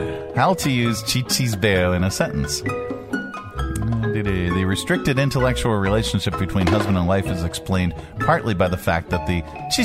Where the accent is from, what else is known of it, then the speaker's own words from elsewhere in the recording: Scotland, United Kingdom; I am Scottish, but I do not own a kilt.